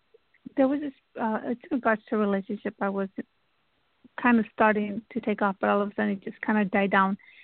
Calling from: Texas, United States; I'm calling from Texas and my date of birth is 11/13/75.

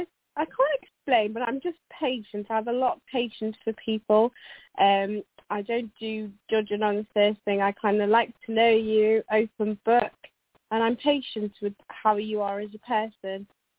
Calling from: England, United Kingdom; I'm calling from England.

